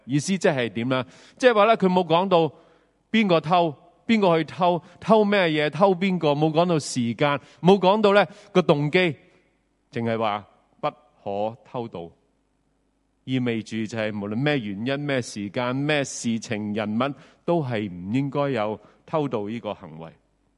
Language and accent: Cantonese; New Territories, Hong Kong; 我记得我细个喺新界长大，